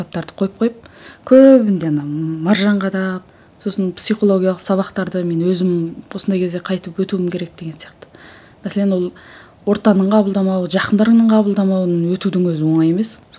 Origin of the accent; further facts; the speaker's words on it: Xinjiang, China; Біз негізі Жетісу жер жәннатынан шыққан қазақпыз ғой. Ең қазақтың шырайлы жер жәннаты сол Қытайдағы сол жақта қалды негізі.